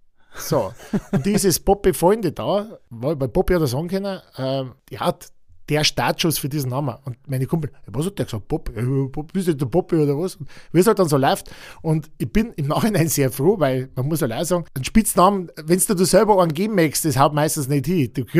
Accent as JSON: {"language": "German", "town": "Alteglofsheim", "region": "Bavaria", "country": "Germany", "tie": "born or raised there", "said": "Also ich stamme aus Alt-Eglofsheim, Landkreis Rengsburg, südlicher Landkreis, meine Gemeinde mit 3.500 Einwohnern. Bin ich aufgewachsen mit 3 Geschwistern, ja, ganz familiär, konservativ, ganz, wie man es halt vom Dorf her kennt."}